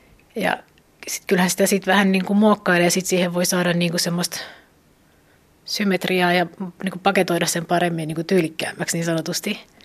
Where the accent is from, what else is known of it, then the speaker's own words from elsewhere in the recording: Helsinki, Uusimaa, Finland; mä oon Helsingistä ja mä olen runoilija.